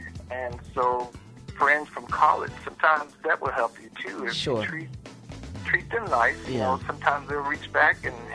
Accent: Tullahoma, Tennessee, United States; I always loved guitar. You know, I had a neighbor still around.

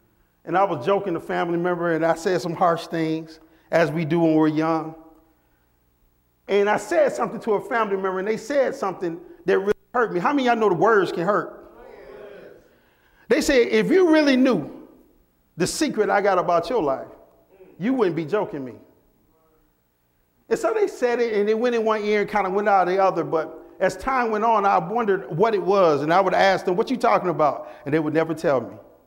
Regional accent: Rochester, New York, United States; A little bit about myself. I grew up in Rochester, New York.

